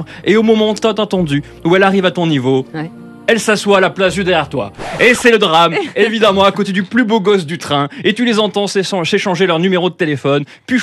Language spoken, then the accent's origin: French; Avignon, Provence-Alpes-Côte d'Azur, France; toujours, je reviens, vous savez, c'est Avignon, je viens du Sud.